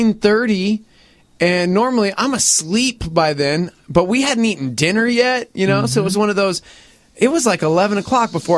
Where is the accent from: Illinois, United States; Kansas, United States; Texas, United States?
Texas, United States; Lubbock; I'm from Lubbock, Texas.